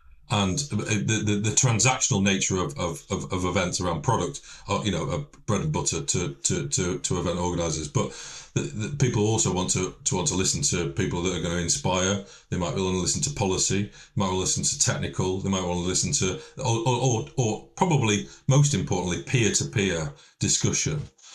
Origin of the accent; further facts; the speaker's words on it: North West England, United Kingdom; now in Kent, United Kingdom; I'm from Lancashire. That's quite important because I now live in Kent and I work in London. And my northern roots are really important to me.